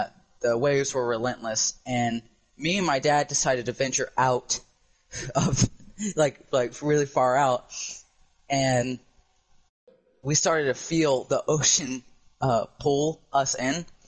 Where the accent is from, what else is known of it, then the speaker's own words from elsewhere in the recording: Ohio, United States; So I had never been out of state until I was 15 years old. And when I went out of state, I was going from Ohio to South Carolina.